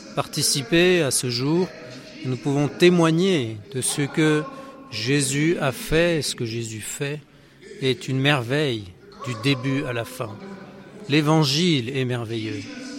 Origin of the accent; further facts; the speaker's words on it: Msinga, KwaZulu-Natal, South Africa; je suis aussi originaire de Msinga. Msinga, c'est une région après Tugela-Ferry.